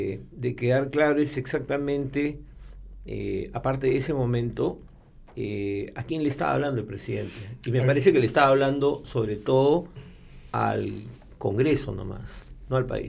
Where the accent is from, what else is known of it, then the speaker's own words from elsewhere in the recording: Lima, Peru; Yo como limeño digo